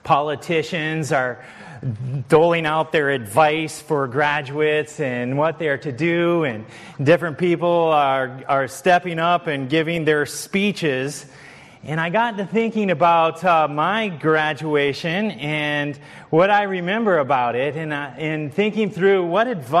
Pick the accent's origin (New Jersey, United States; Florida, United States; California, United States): Florida, United States; I grew up in Southwest Florida, and he's representative there.